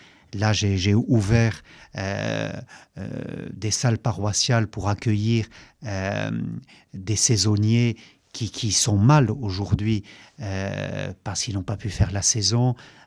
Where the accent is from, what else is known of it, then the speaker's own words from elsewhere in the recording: Lourdes, Occitanie, France; comme elle, je suis né à Lourdes. J'ai grandi à Lourdes.